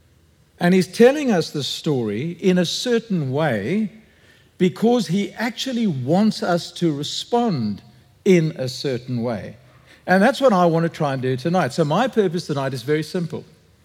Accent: Free State, South Africa; I come from the Free State, right? So if we want vegetables, we just have chicken.

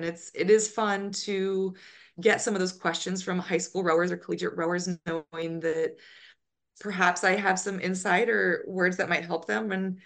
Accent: Folsom, California, United States; now in Princeton, United States; I love my hometown of Folsom and all the supporters I have back there.

